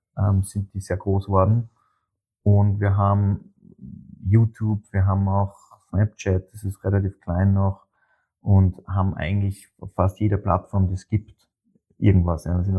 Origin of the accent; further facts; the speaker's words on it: Austria; Und als Österreicher war es naheliegend, dass wir uns den Skisport anschauen.